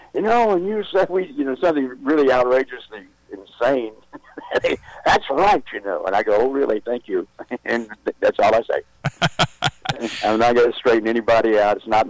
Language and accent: English; the South, United States; We're from the South